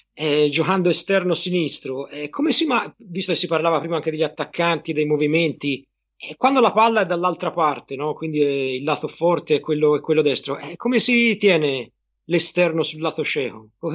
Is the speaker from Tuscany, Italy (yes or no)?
yes; Florence, Tuscany, Italy; io sono di Firenze, quindi una piazza difficile.